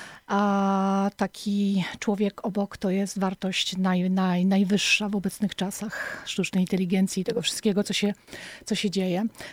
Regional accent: Puck, Pomeranian Voivodeship, Poland; born there; Dlatego, że ja jestem Kaszubką, gmina Puck to moje miejsce. Urodziłam się w Pucku i tam też jest moja rodzina i tam to środowisko jest mi bardzo, bardzo, bardzo bliskie.

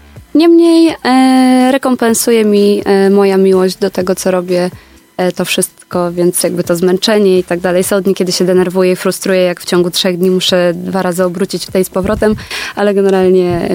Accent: Gdynia, Pomeranian Voivodeship, Poland; Ja jestem Chylonia, Pogórze, Oksywy. Ja trochę zmieniałam tych miejsc, ale wychowałam się na Chylonii, dziewczyna z bloku.

